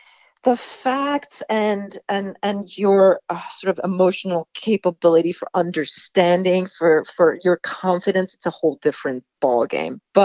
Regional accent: Sweden; It was rough growing up in Sweden.

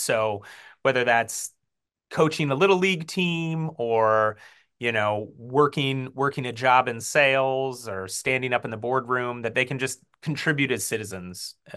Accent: Davenport, Iowa, United States; So I grew up in Davenport. I grew up in the west end of Davenport over by Gunchy's Pizza, went to Hayes Elementary, Smart, and then West High.

